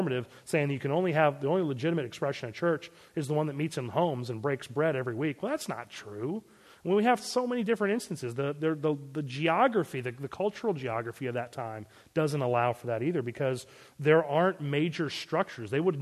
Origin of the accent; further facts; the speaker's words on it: Maryland, United States; I was raised in Maryland, which is a former Catholic colony.